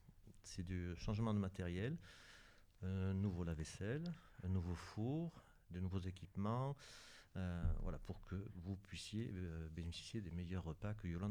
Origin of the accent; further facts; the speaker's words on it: Saint-Cernin, Auvergne-Rhône-Alpes, France; Oui, je suis originaire de Saint-Cernin, né à Saint-Cernin.